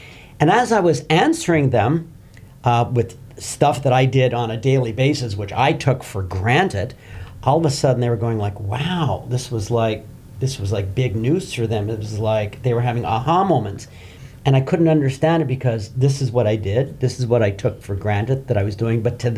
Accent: Canada; I'm originally from Canada, so I worked for the Canadian government for a number of years.

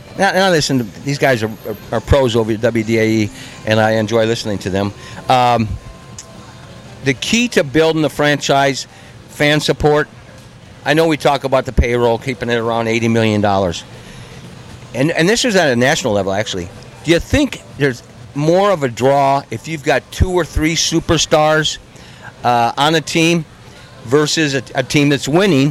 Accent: Iowa, United States; My good friend that I grew up with in Northwest Iowa

